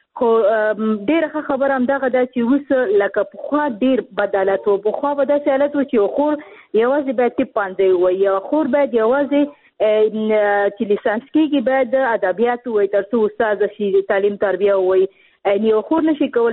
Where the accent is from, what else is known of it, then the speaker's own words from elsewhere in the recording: Khost, Afghanistan; زه خپل د خوست یم